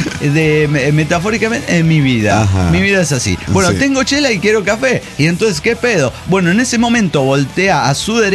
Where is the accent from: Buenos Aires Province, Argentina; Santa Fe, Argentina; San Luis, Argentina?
San Luis, Argentina; Villa Mercedes; Soy de Villa Mercedes, San Luis, Argentina.